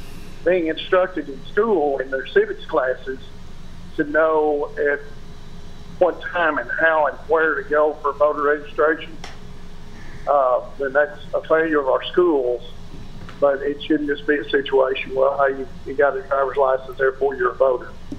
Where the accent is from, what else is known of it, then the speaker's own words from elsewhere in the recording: North Little Rock, Arkansas, United States; I'm a conservative from North Little Rock.